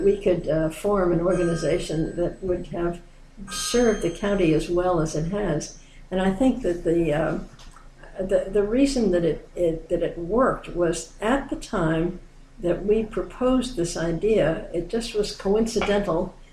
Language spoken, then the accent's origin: English; California, United States; I'm from East Marin and a biologist.